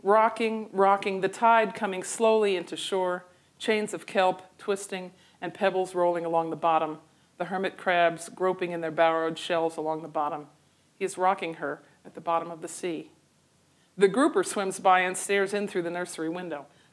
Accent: United States; I always said if I were French, it would be my novel. Since I'm an American, it's a poem

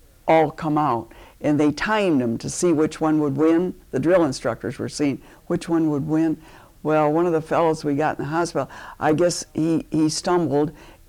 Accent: Michigan, United States; lived in Michigan, so I had no idea what it was like. There weren't any black people that lived in my hometown.

